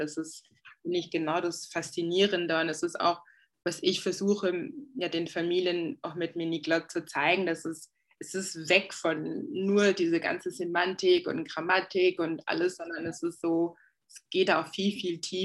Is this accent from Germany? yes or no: no; Togo; first language Ewe; German is a second language; meine Erstsprache ist Ewe, also eine der Landessprachen aus Togo und Französisch.